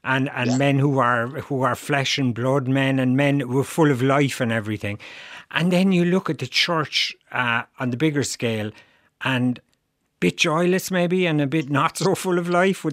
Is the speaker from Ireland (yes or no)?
yes; Ireland; whatever we have at our genes as Irish people